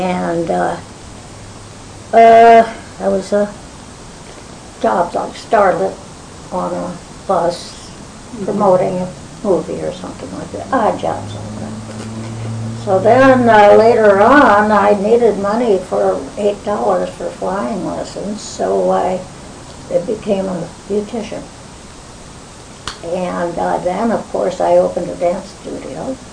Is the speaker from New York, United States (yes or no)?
no; St. Louis, Missouri, United States; born there; I was born in St. Louis in 1918 during the flu epidemic.